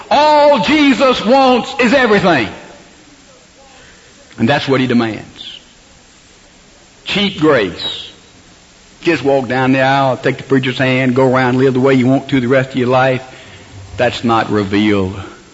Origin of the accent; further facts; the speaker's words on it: Laurel, Mississippi, United States; If I decide to go to my hometown in Laurel, Mississippi, I don't go out here and say, I'm going to pick the broadest road, the best road, and I'm going home.